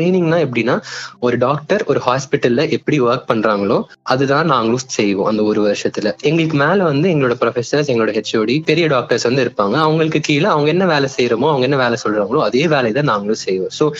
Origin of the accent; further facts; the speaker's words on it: Ooty, Tamil Nadu, India; என்னோட சொந்த ஊர் ஊட்டி.